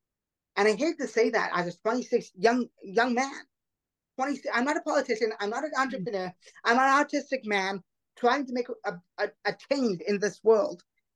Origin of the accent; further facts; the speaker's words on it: Oakville, Ontario, Canada; He he comes from Oakville, Ontario, Canada, which is my hometown.